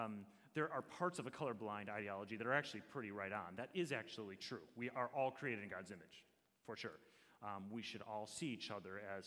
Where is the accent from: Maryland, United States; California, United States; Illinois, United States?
Illinois, United States; Waukegan; born there; I was born in Waukegan, Illinois.